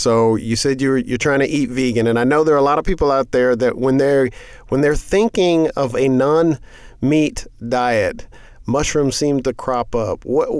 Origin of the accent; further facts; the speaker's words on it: Germany; now in United States; I grew up in Germany, and we were always going to the quote-unquote local market.